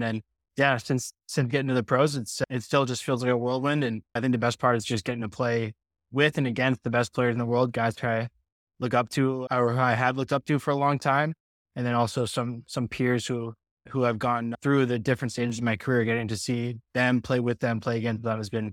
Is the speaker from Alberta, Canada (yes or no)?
yes; Calgary, Alberta, Canada; also born or lived in Singapore; So I was born in 98 in Singapore. We ended up moving back to Calgary in 99.